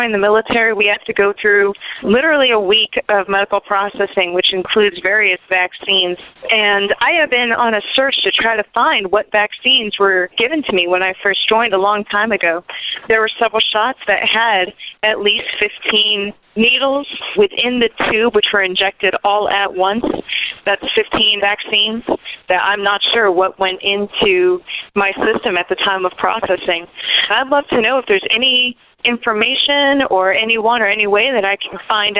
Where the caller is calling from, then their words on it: Virginia, United States; I'm calling from Virginia. I'm a member of the military